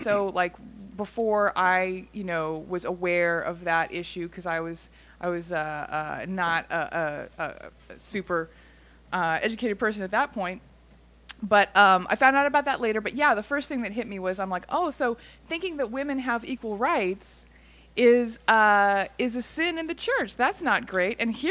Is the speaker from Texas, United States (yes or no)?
yes; Houston, Texas, United States; I was raised Mormon in Houston, Texas.